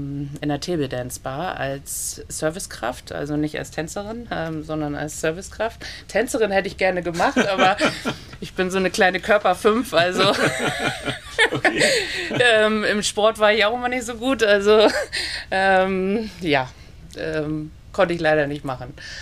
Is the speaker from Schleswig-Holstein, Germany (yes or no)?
yes; Schleswig-Holstein, Germany; also born or lived in Schwerin; Geboren bin ich in Schwerin. Bin in Schleswig-Holstein zur Schule gegangen. Bin da bis 18 sozusagen geblieben